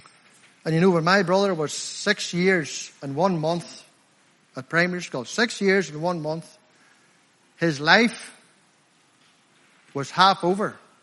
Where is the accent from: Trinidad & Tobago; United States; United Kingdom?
United Kingdom; Limavady, Northern Ireland; I'm from Limavady District, by the way. 3 miles. I'm a country lad, by the way. You know by my accent, I'm not from around here.